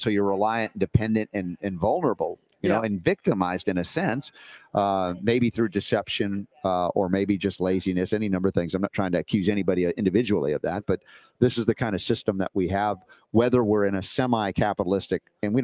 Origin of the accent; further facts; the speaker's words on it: United States; I'm from the States